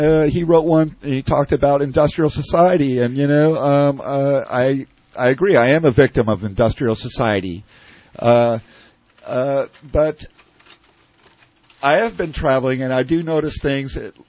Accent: San Diego, California, United States; also born or lived in San Francisco; Well, I'm actually a Californian. I've been in this state since 1959. My first birthday was here in the Bay Area, in San Francisco. My family moved to San Diego in 1964.

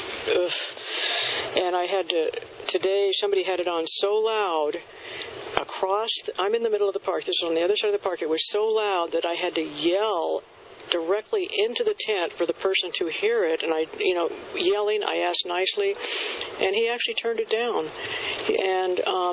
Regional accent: California, United States; And in my home state of California, it's very...

